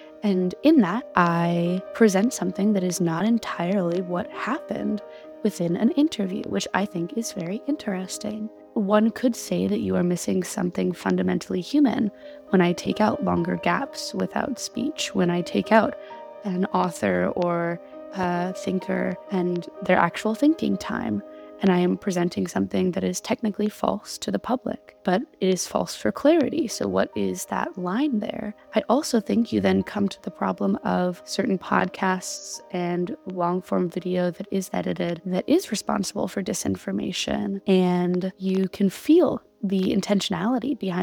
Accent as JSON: {"language": "English", "region": "the South", "country": "United States", "tie": "born or raised there", "said": "I had some really interesting experiences with education growing up in the South."}